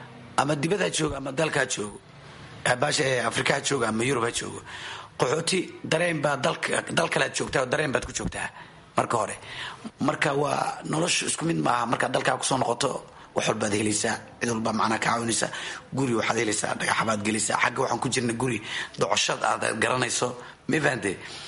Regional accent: Mogadishu, Banaadir, Somalia; born there; moved away; Muqdisho ayaan ku dhashay, waan ka qaxay.

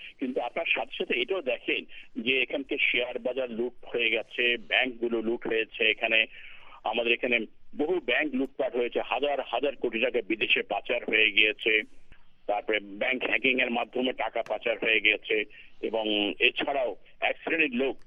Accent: Bangladesh; আমরা বাংলাদেশের লোক, সব একসঙ্গে বাস করব, আমরা সব বাংলাদেশি বাঙালি আমরা

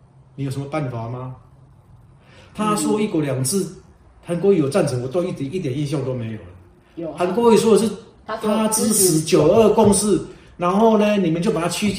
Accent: Taiwan; 在台湾这边土生土长

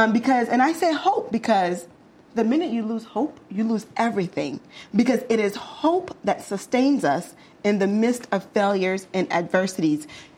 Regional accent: Haiti; Well, growing up, I'm from the Republic of IET, as I told you guys earlier.

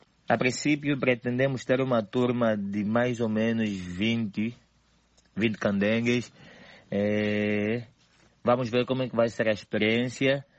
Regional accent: Cazenga, Luanda, Angola; escolhi o Cazenga porque é lá onde eu nasci, é lá onde eu cresci

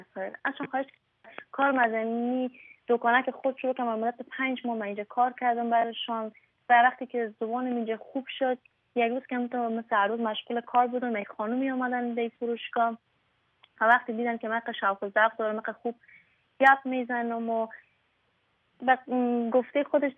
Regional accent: Afghanistan; من افغانی هستم من مسلمان هستم

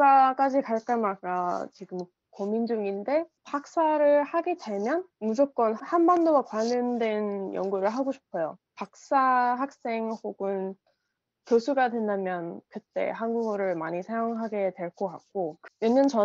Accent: United States; Korean is a second language; 제가 미국 좀 시골에서 자랐기 때문에

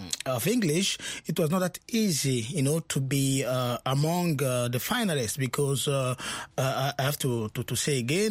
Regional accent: Burkina Faso; I'm from Burkina Faso.

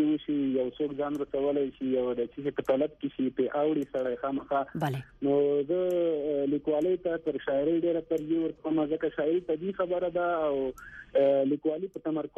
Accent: Paktia, Afghanistan; زه د پکتیا یم پکتیا ولایت په ستکرم ول سوالې یم ستکرم ول سوالې کې د تاخیل کې خوشاله خیل یم

